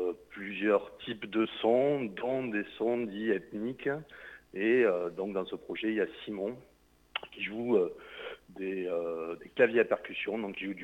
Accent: Nouvelle-Aquitaine, France; on est vraiment en plein Sud Gironde, moi je suis de Pont-d'Oie, donc on est vraiment un groupe local

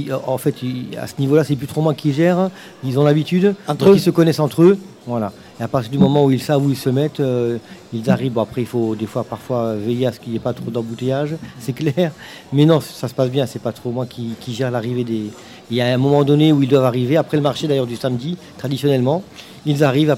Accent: Grand Est, France; j'ai rencontré un stand alsacien, et je suis lorrain.

